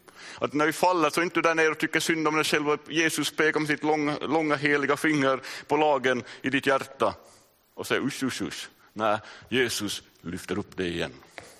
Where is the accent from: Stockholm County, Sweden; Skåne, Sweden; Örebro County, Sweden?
Stockholm County, Sweden; Järfälla; born there; place of birth, Järfälla. Det visste ni inte. Där är jag född.